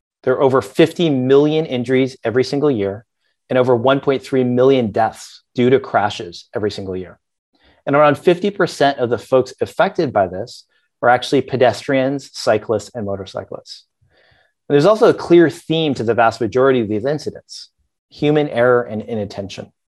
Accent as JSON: {"language": "English", "town": "Boston", "region": "Massachusetts", "country": "United States", "tie": "born there", "said": "I was born in Boston and I went to Stanford undergrad, studying both computer science and economics"}